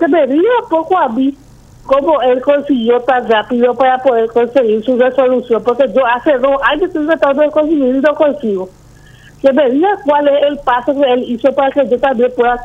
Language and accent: Spanish; Paraguay; Todos somos paraguayos y paraguayos